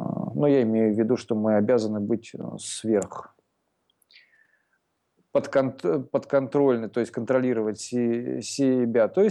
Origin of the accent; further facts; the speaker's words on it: Estonia; Родился я в Эстонии, тут и рос.